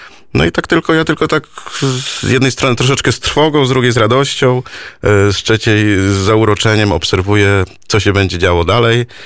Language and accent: Polish; Rzeszów, Subcarpathian Voivodeship, Poland; now in United States; My pochodzimy z Rzeszowa, od ponad 20 lat mieszkamy w Stanach.